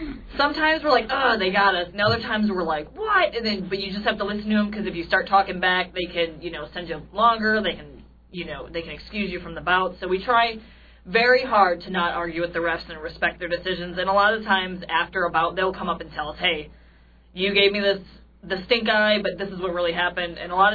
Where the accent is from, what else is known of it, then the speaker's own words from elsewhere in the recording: Fairbanks, Alaska, United States; I'm from Fairbanks.